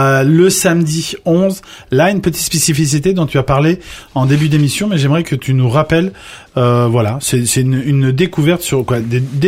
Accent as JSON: {"language": "French", "town": "Rueil-Malmaison", "region": "Île-de-France", "country": "France", "tie": "born or raised there", "said": "suis Ruellois depuis tout petit."}